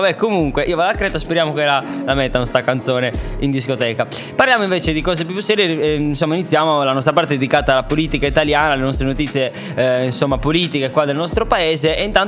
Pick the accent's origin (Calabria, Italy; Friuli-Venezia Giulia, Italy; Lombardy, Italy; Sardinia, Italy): Sardinia, Italy; Perché io essendo sardo, insomma, tu sei in vacanza, sei con i tuoi amici sardi